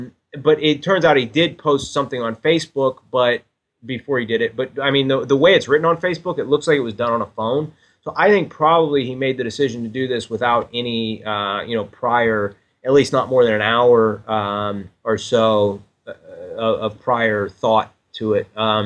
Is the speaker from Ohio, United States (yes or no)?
yes; Columbus, Ohio, United States; settling them in Ohio, mainly in Columbus, which is my hometown